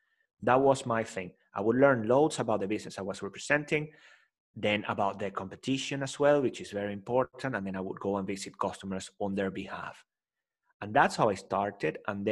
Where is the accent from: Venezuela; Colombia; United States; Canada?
Venezuela; moved away as an adult; also born or lived in Spain; So I left my home country, Venezuela, and I first moved to Spain.